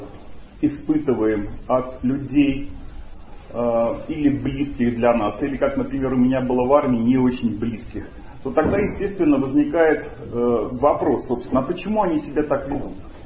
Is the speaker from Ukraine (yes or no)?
no; Tallinn, Harju County, Estonia; also born or lived in Belarus; я родился в Белоруссии, а практически с очень раннего возраста, наверное, с 2 или 3 лет, жил в Эстонии, в Таллине.